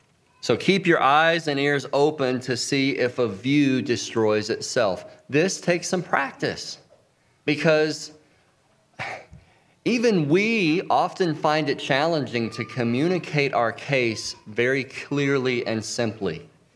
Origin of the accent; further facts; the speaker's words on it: North Carolina, United States; I grew up in North Carolina. We're not like the belt buckle of the Bible Belt, but we're like just like one of the belt loops.